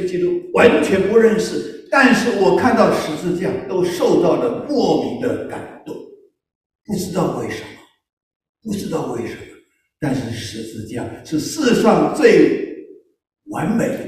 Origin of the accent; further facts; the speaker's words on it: China; 我们中国人要讲究敬老尊贤了啊